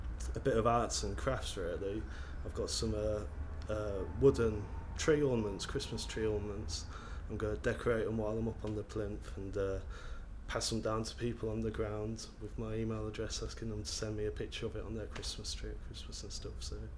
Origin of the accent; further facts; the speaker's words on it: Coventry, West Midlands, United Kingdom; I'm 24 and I'm from Coventry in the West Midlands.